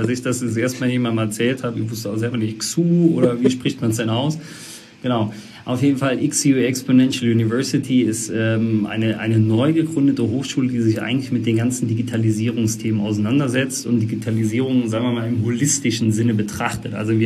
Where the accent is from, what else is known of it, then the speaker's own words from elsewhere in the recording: Eisenschmitt, Rhineland-Palatinate, Germany; ich komme aus der Eifel, Eisenschmidt, der Ort, ich versuche den auch immer zu promoten, der so klein, 250 Einwohner